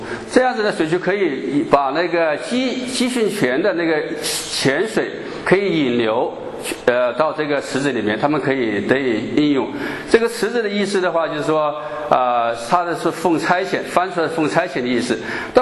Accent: China; 我们都是从大部分都是从国内来的，就是大陆来的。那我们在那边接受的教育就是唯物主义。

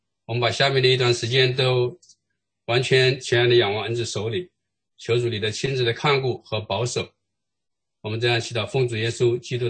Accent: China; 我们中国人一般都是很注重我们自己的小孩的这个教育哈

